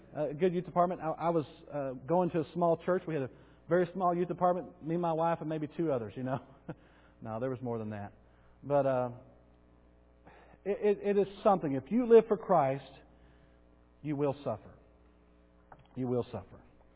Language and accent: English; Bowie, United States; the small town that we grew up in Bowie, every weekend there was parties.